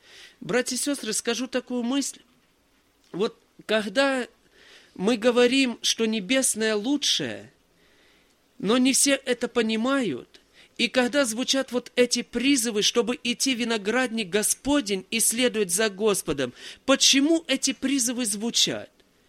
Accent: Belgorod, Belgorod Oblast, Russia; Мы вот из Белгорода приехали

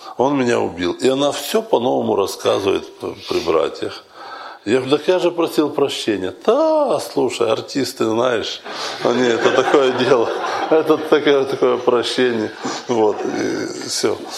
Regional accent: Moldova; Ну я молдаванка, но я плохо училась.

